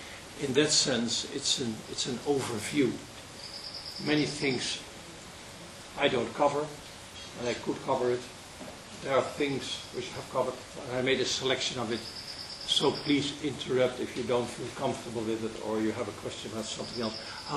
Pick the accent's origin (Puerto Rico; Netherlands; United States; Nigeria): Netherlands; I'm 42 years old. I come from Holland.